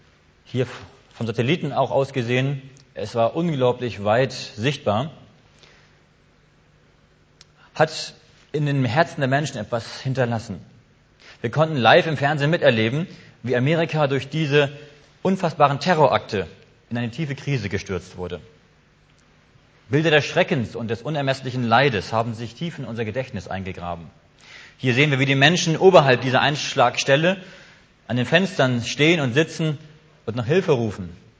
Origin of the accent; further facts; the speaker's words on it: Hamburg, Germany; now in Heilbronn, Germany; Ich stamme ursprünglich aus Hamburg. Ich bin also ein Nordlicht, komme von ganz dort oben.